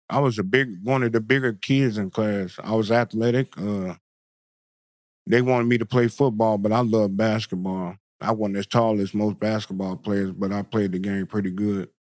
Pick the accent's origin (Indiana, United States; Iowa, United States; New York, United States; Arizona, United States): Indiana, United States; Elkhart; also born or lived in Benton Harbor, Michigan; I was born in Benton Harbor, Michigan. But I was raised pretty much in Elkhart, the streets of Elkhart.